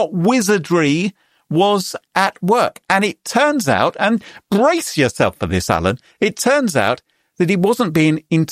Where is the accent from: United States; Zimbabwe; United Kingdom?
United Kingdom; at least for me as a Brit.